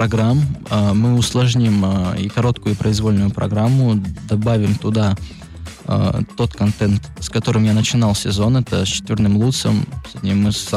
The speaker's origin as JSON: {"language": "Russian", "region": "Saint Petersburg", "country": "Russia", "tie": "born or raised there", "said": "потому что в родном городе мне было очень приятно выступать. Я очень активно и сильно... чувствовал поддержку и тепло наших болельщиков, именно петербуржцев"}